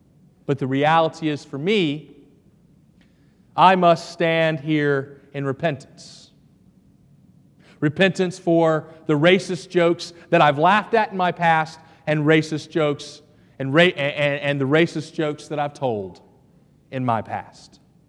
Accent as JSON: {"language": "English", "town": "Boone", "region": "North Carolina", "country": "United States", "tie": "born or raised there", "said": "The home church that I grew up in Boone, North Carolina, had bullets placed in the offering plate after the pastor would talk about issues of race."}